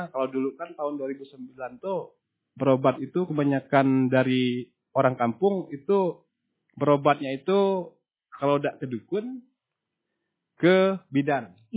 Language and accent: Indonesian; Silip, Bangka Belitung Islands, Indonesia; born there; Saya lahir di Desa Silip, Kecamatan Riau Silip.